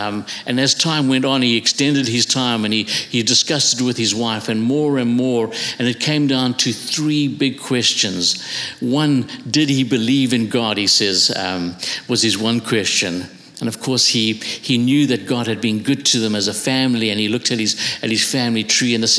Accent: South Africa; I come from South Africa.

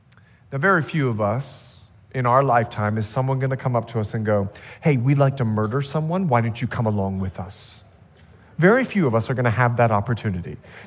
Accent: Bahamas; I'm from the Bahamas. That's what we do. We fish and we eat fish.

